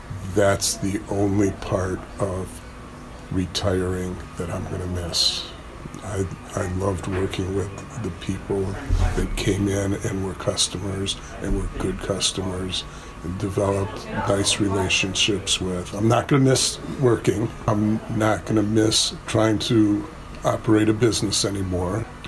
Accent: Detroit, Michigan, United States; now in Adrian, United States; I mean, I grew up in the Detroit area, but where I grew up is not home. Adrian is home for me now.

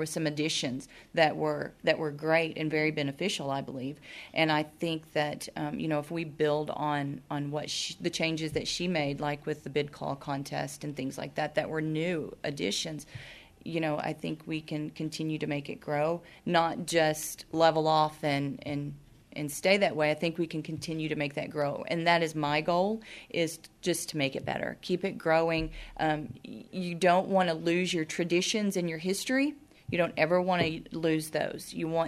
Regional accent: Arkansas, United States; I'm from Arkansas. I've been here 4 years now.

